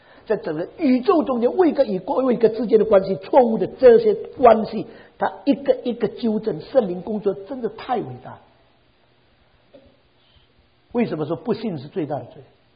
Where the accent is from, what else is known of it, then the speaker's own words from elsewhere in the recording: Fujian, China; 我是福建人